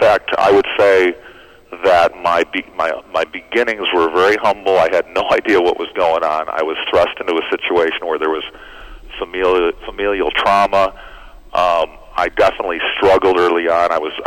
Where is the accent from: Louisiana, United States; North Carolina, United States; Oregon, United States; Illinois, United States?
Illinois, United States; Chicago; Well, I'm from Chicago, Illinois, a Midwesterner.